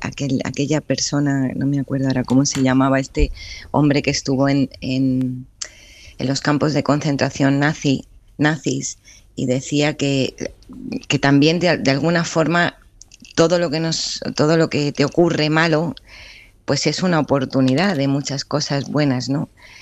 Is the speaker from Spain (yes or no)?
yes; Spain; moved away; desde que me mudé de España